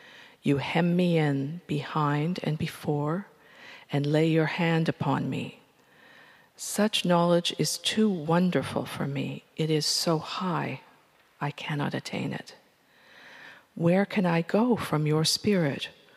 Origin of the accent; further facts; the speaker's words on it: Canada; as an Irish Canadian who went to Branksome Hall, my singing about slavery is a little bit rich.